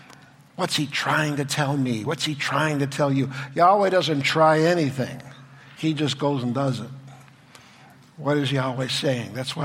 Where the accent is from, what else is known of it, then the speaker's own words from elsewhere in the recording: Chicago, Illinois, United States; now in Fulton, United States; from Fulton, Missouri. I'm originally from Chicago. Nobody's perfect, okay?